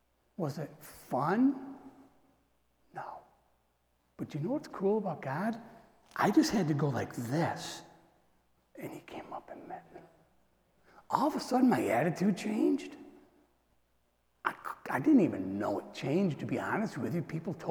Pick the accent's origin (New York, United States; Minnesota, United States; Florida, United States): New York, United States; Morrisville; I grew up in Morrisville, New York. I'd go up to the college and watch the gun, the rifle team practice.